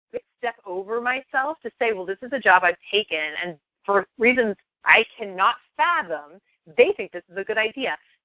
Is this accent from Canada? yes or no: no; Midwest, United States; They never, you know, I grew up in the Midwest. It's just a different vibe.